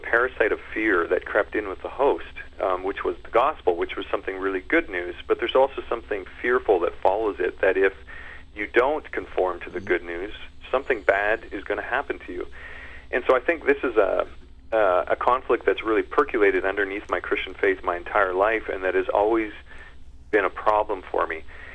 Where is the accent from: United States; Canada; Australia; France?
Canada; Foam Lake, Saskatchewan; I came home from Bible camp, and I was on the farm in Foam Lake, and I remember looking out at my family working in the garden one evening